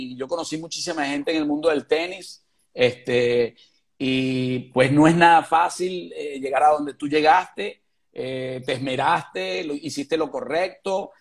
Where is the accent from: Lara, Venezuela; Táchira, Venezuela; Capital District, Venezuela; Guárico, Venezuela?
Guárico, Venezuela; now in Hollywood, United States; Soy venezolano. Mucho. Empecé a principios en Guárico.